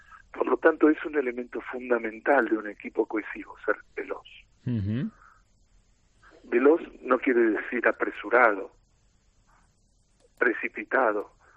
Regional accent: Argentina; accent: Argentine; now in Spain; Yo estoy en España, ya me reconoces mi acento argentino, sí. Yo estoy en España hace 20 años.

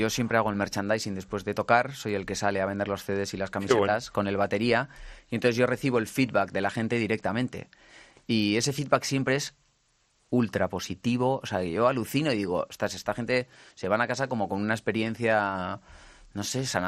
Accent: United Kingdom; Spanish is a second language; Yo, mira, que soy inglés, siempre tengo la duda de cuando hablo en inglés

